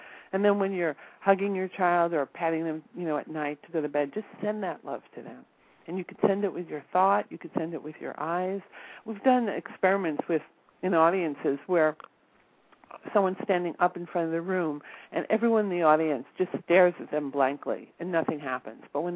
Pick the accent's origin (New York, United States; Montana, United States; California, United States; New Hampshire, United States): New York, United States; I'm from New York, so if I walk down the street and I don't feel right, something feels wrong, I just walk the other way